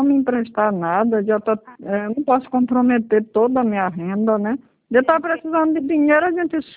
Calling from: Cuiabá, Mato Grosso, Brazil

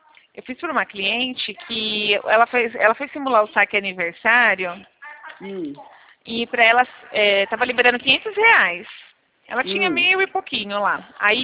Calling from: Americana, São Paulo, Brazil; Aqui a gente fala de Americana.

